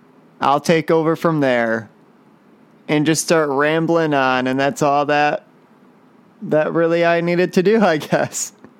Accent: Chicago, Illinois, United States; "But we're from Chicago, Illinois."

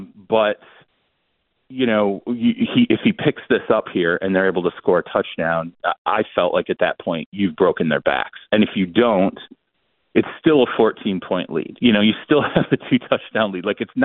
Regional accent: Michigan, United States; Joe, you and I, we're from Michigan. We know how rough that was for everybody in Michigan

